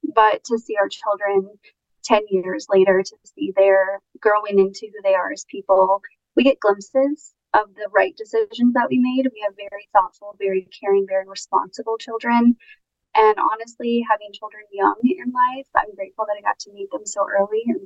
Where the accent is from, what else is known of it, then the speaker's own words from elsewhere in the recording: Kansas City, Missouri, United States; Originally, I'm here from the Midwest. Kansas City is my hometown, born and raised.